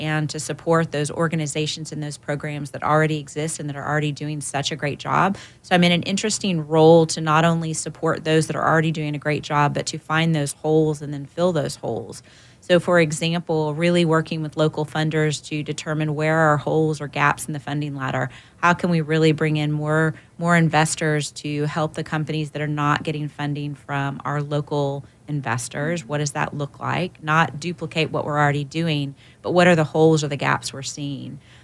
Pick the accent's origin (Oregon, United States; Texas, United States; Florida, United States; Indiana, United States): Texas, United States; Austin; I'm born and raised in Austin